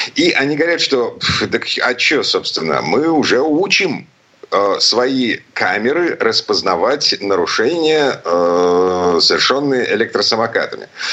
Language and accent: Russian; Saint Petersburg, Russia; из Петербурга